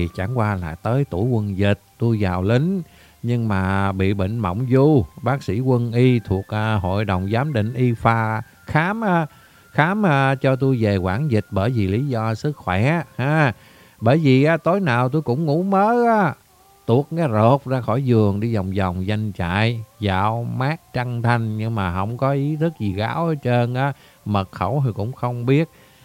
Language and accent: Vietnamese; Southern Vietnam, Vietnam; bất cứ cái thị trấn, cái thị xã nào của cái lục tỉnh Nam Kỳ quê mình nè, đều kề cận một cái dòng sông